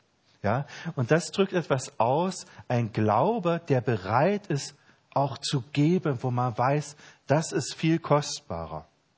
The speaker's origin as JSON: {"language": "German", "town": "Halle", "region": "Saxony-Anhalt", "country": "Germany", "tie": "born or raised there", "said": "so in meiner Heimat in Halle"}